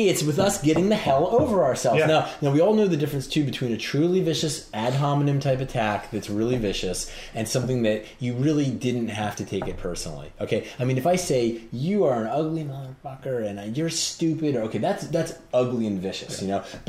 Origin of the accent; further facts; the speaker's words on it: Philadelphia, Pennsylvania, United States; now in California, United States; It's like, I'm an East Coaster. I'm from Philadelphia.